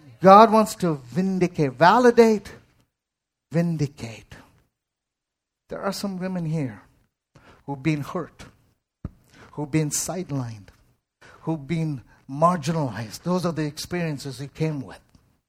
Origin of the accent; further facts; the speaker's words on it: India; I'm Indian. I can do that.